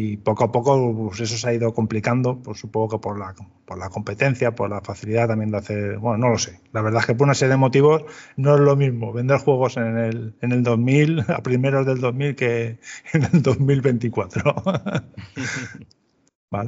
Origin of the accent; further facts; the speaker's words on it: Castellón, Valencian Community, Spain; tenía ganas de volverme a mi tierra, a Castellón de nuevo, y fue nada, fue lo que hice, me vine para acá